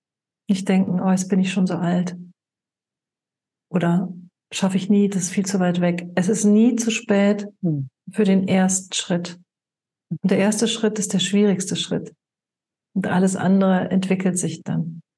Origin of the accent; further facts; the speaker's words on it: North Rhine-Westphalia, Germany; Ich komme ja aus Nordrhein-Westfalen, da bin ich gebürtig.